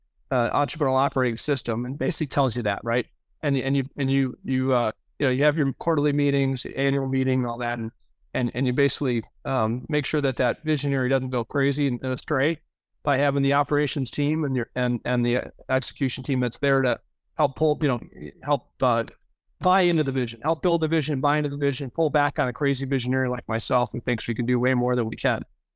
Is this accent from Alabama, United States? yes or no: no; Illinois, United States; And that's the attitude we have in my home state of Illinois today.